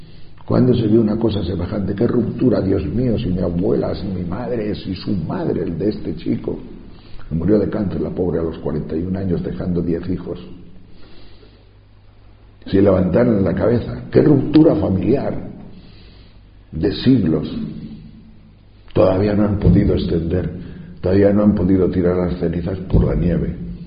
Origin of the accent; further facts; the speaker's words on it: Tejerina, Castile and León, Spain; El Pico de las Palabras es un pico que hay en mi pueblo, alto. Mi pueblo es muy de montaña.